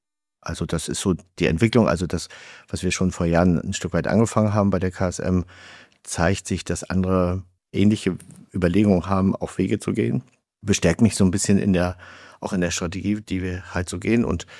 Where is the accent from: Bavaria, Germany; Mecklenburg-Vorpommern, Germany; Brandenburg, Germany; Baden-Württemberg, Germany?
Mecklenburg-Vorpommern, Germany; Zarrentin am Schalsee; Aus Zarrentin am Schalsee.